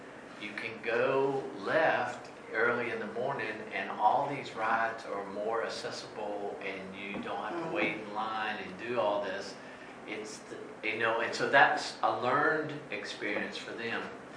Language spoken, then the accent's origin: English; Lynchburg, Virginia, United States; the world that we grew up here in the United States, Lynchburg, Virginia